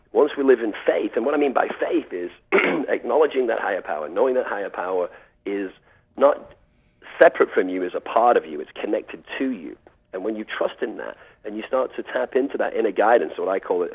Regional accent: England, United Kingdom; now in United States; Well, I came over here from the UK. Obviously, most people can realize I'm not from California or China. And the thing that was really helpful to me was the fact that there was no entitlement. If I didn't make it, I was going to be on the next boat back to England.

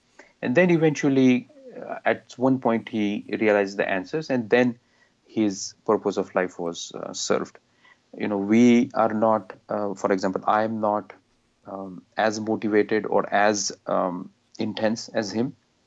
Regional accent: India; now in United States; I grew up in India, where I was exposed to all this mythology and history. I've lived in the United States for more than 16 years.

